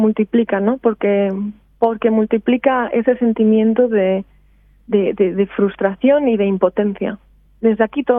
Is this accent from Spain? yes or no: yes; Spain; now in Australia; Somos seis mujeres que vivimos en Australia, somos españolas y somos ciudadanas de a pie.